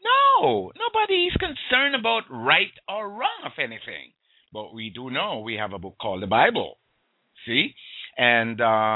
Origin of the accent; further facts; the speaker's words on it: Jamaica; the life that I grew up in back in Jamaica.